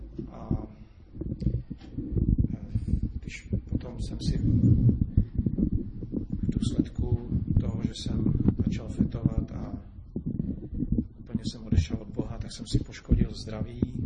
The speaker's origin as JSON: {"language": "Czech", "region": "Moravian-Silesian Region", "country": "Czechia", "tie": "born or raised there", "lives_now": "Prague, Czechia", "said": "Já pocházím z Těšínska, ale bydlím v Praze už nějaký ten rok. Můj tatínek byl kazatelem v církvi vatrské taky, takže jsem vyrůstal v křesťanském prostředí"}